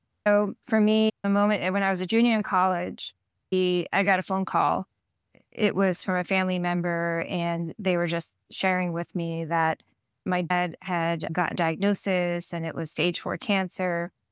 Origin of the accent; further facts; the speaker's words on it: New York, United States; Really, it was when I was starting middle school that he moved to California, and I grew up in New York.